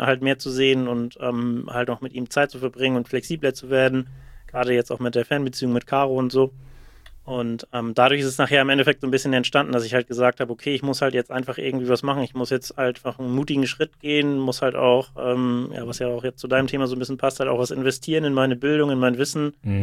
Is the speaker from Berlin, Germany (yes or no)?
no; Hürup, Schleswig-Holstein, Germany; Genau, also ich komme aus Hürup. Das ist bei Flensburg, ungefähr so 8 Kilometer von Flensburg entfernt.